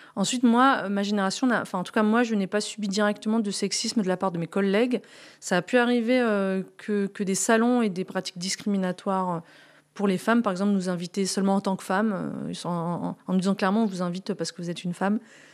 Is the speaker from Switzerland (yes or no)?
no; France; en tant que Française, c'est toujours